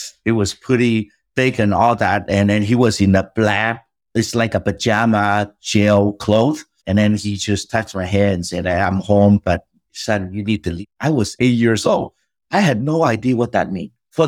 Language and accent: English; Vietnam; born there; first language Cantonese; English is a second language; moved away as an adult; also born or lived in Philippines; I'm Chinese. I spoke Cantonese at home, but I didn't read and write Chinese when I was little. I was born in Vietnam. I didn't read and write Vietnamese